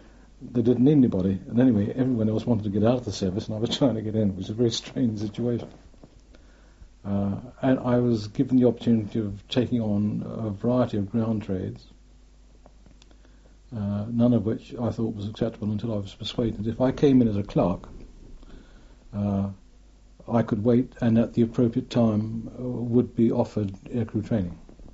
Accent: London, United Kingdom; born there; And I was born in Rotherhithe, in London's Dockland.

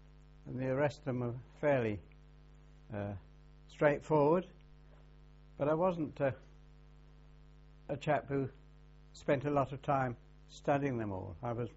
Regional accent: Welling, London, United Kingdom; born there; I was born in Welling in Kent on the 22nd of May 1923.

